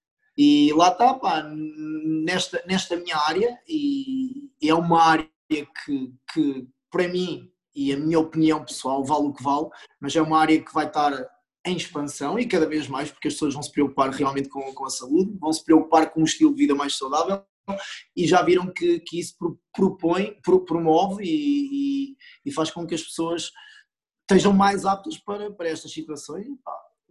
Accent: Coimbra, Centro, Portugal; moved away as an adult; now in Santarém, Portugal; Eu nasci em Coimbra, estive em Coimbra até aos meus 19 anos

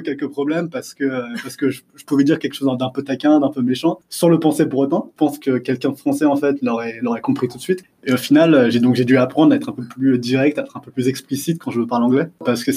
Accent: France; je suis franco-cambodgien. Donc, je leur dis, mes parents sont cambodgiens, mais j'ai grandi en France.

